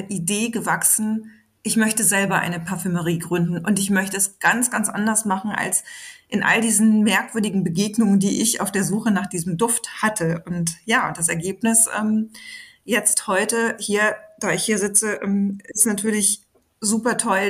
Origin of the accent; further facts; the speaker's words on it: North Rhine-Westphalia, Germany; ich komme aus dem Ruhrgebiet